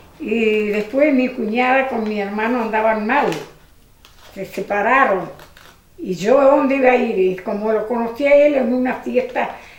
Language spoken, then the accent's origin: Spanish; Mirador, Río Negro, Argentina; now in Jacobacci, Argentina; Somos del Mirador, pero los vinimos a vivir a Jacobasi, después de casada y todo eso.